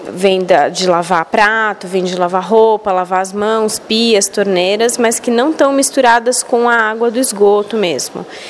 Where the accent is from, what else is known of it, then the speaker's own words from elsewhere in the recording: Campinas, São Paulo, Brazil; eu sou de Campinas